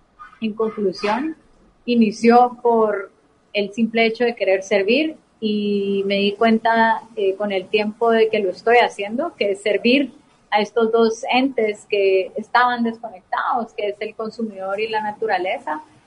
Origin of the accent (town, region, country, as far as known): Guatemala